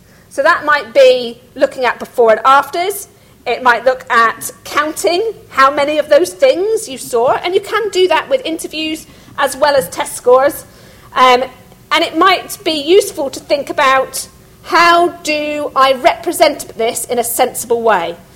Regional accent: South West England, United Kingdom; that's where you can see I'm from Somerset, I apologize, R's.

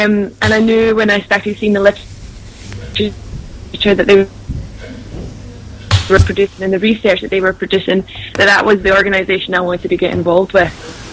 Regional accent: Coatbridge, Scotland, United Kingdom; moved away as an adult; also born or lived in France; So I'm from Coatbridge originally, but I moved away from Scotland about 7 years ago now.

